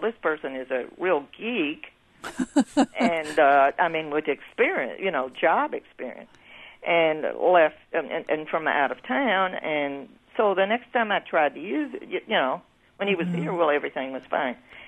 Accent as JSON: {"language": "English", "town": "Champaign", "region": "Illinois", "country": "United States", "said": "Is this me? Or I'm from Champaign, but I'll talk anyway."}